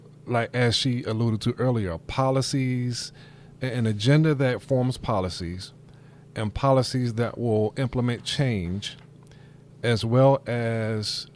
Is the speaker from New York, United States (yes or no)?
yes; Brooklyn, New York, United States; I told her before the show that I'm from Brooklyn